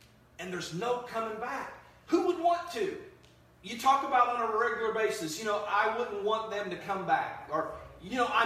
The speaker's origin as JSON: {"language": "English", "town": "Columbus", "country": "United States", "tie": "born or raised there", "said": "I grew up in East Columbus. And back when I was growing up, way back when, East Columbus wasn't that bad of a..."}